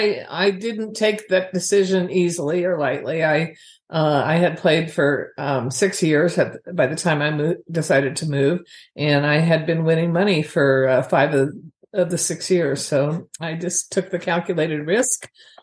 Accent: New York, United States; born there; now in Las Vegas, United States; I was born in New York and moved every 3 years because my dad was in the military. And my final move was to Las Vegas in 1980.

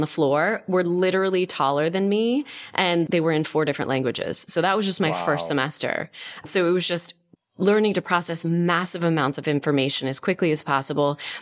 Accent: Seattle, Washington, United States; But yeah, I grew up in Seattle. I'm an Air Force brat.

